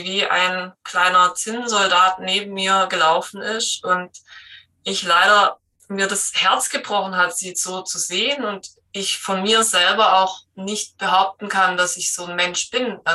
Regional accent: Baden-Württemberg, Germany; komme aus dem Schwarzwald.

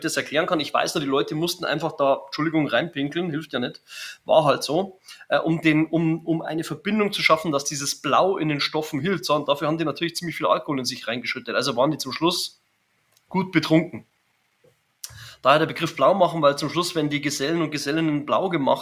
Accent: Germany; Ich bin Deutscher und ich kann schon auch fließend Englisch, wahrscheinlich besser als Hochdeutsch.

